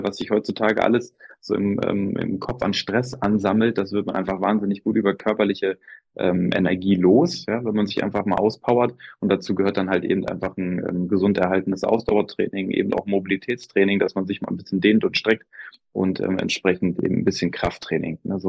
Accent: Lower Saxony, Germany; Also ich bin aus Niedersachsen.

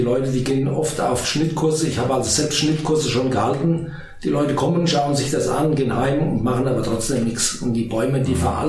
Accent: Heigenbrücken, Bavaria, Germany; Bei uns im Spessart, in Heidenbrücken, gibt es sowas nicht.

